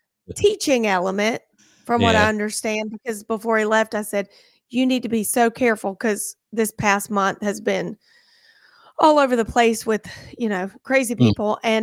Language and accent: English; Concord, United States; Growing up in Concord, we had a neighbor that was quite a bit older than my dad.